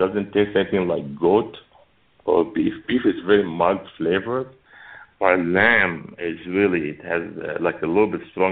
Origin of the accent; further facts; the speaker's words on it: Lebanon; now in Phoenix, United States; I came from Lebanon. I grew up in Lebanon. I was born in Lebanon. And I've been in Phoenix for the last 30 years or so. Actually, 30 years this month.